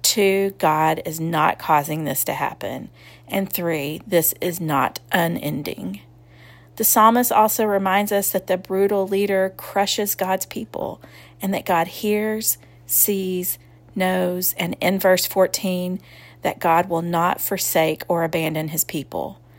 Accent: Dallas, Texas, United States; the Bible church I grew up in Dallas, Texas.

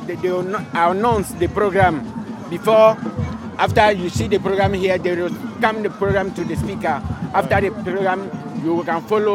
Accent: Kumasi, Ashanti, Ghana; I'm from Kumasi, Ghana.

